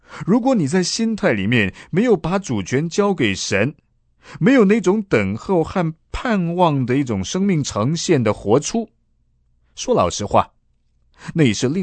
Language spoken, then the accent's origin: Chinese; China; 农历新年是我们中国人的特色，但通常我们受到西风东渐，受到西方文化的影响